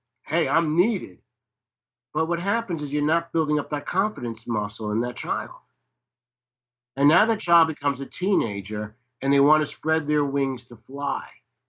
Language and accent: English; New York City, New York, United States; Now, I'm from New York City. So, you know, walking around and mingling with people from New York City is challenging enough.